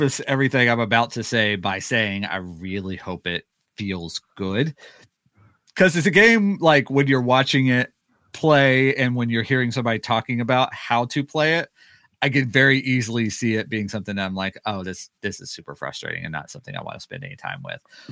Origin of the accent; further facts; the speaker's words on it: Texas, United States; that's just not something I ever had an opportunity to do growing up in the Texas Panhandle. That's completely flat.